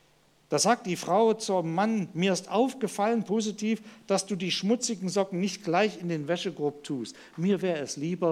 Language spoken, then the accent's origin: German; Haina, Hesse, Germany; Wir sind in einer kleinen Gemeinde groß geworden in Haina.